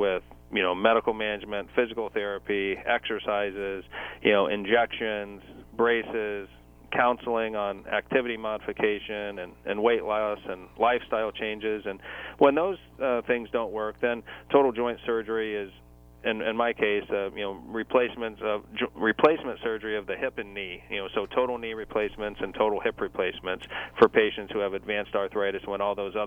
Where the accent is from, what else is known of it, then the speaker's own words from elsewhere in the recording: Ohio, United States; And as you mentioned, I grew up in Ohio, and I went to did my undergraduate work at Holy Cross down in Massachusetts, and played football there.